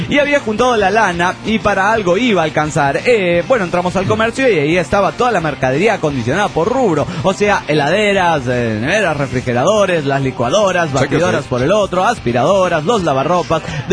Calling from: Bella Unión, Artigas, Uruguay; de Bella Unión, República Oriental del Uruguay.

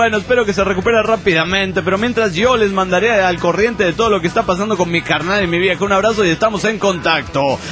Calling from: Juliaca, Puno, Peru; de Juliaca, Perú.

